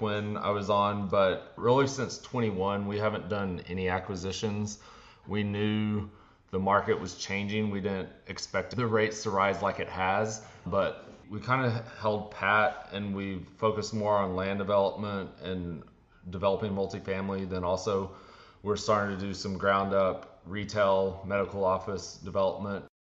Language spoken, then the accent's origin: English; Texas, United States; I'm from Texas.